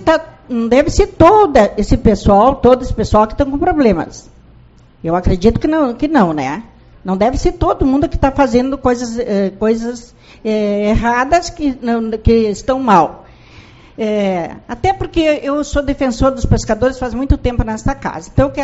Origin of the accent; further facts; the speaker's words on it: Barra do Quaraí, Rio Grande do Sul, Brazil; desde que eu me conheço por gente, me criei na Barra do Quaraí